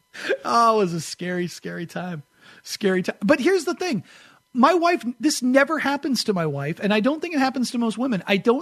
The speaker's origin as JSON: {"language": "English", "region": "East Coast", "country": "United States", "tie": "born or raised there", "said": "I grew up in the East, right? I grew up in the East Coast"}